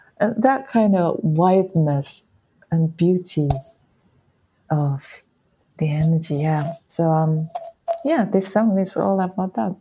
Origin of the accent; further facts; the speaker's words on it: Hokkaido, Japan; I kind of mimic the sound that I was listening when I was a kid in Hokkaido.